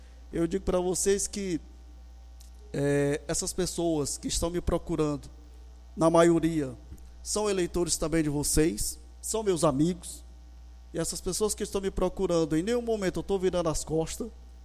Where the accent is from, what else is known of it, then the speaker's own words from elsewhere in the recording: Cedro, Piauí, Brazil; born there; Para quem não sabe, eu nasci aqui no Cedro.